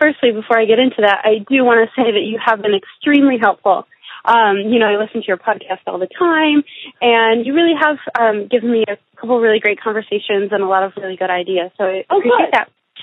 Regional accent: Michigan, United States; also born or lived in Portland, Oregon / Olympia, Washington; I'm originally from Michigan, but I traveled around a little, including living out in Portland, Oregon, and Olympia, Washington. I went to school at the Evergreen State College.

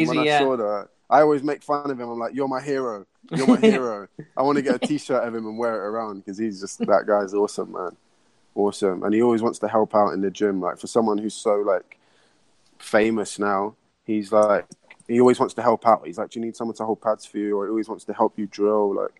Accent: Camden Town, London, United Kingdom; Like, I grew up in London. I'm from Camden Town. I'm from quite a bad neighbourhood.

